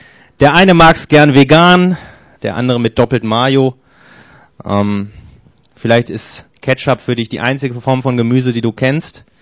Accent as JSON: {"language": "German", "town": "Erkrath", "region": "North Rhine-Westphalia", "country": "Germany", "said": "Ich komme aus der Großstadt Erkrath. Das liegt bei Düsseldorf."}